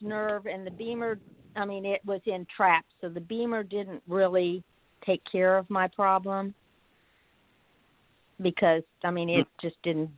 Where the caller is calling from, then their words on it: Olathe, Kansas, United States; Hi, this is … I'm from Olathe, Kansas, and I have a fresh testimonial.